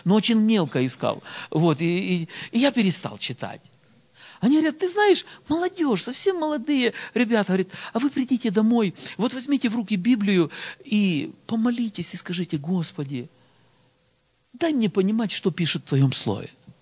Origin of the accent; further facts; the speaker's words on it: Khmelnytskyi Oblast, Ukraine; я с Украины, с Хмельницкой области. Это так, ближе к западной границе Украины.